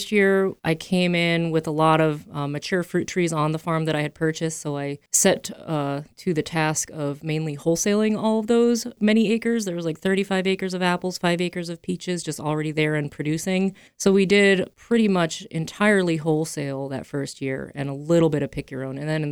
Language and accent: English; Andover, Massachusetts, United States; I am a first generation fruit farmer. I grew up in Andover, Mass. My family are not farmers.